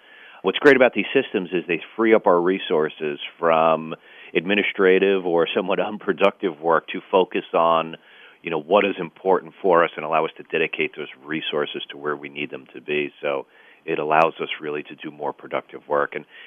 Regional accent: New York, United States; growing up in New York, too, you know, there will always be that vivid memories

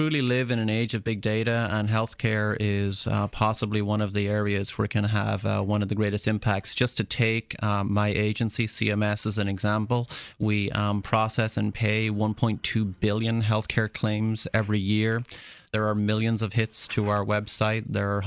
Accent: Ireland; moved away as an adult; now in United States; So, I'm originally from Ireland. I grew up there and went to undergraduate in Ireland at University College Dublin. Back in 1994, I had the lucky happenstance of qualifying for a green card

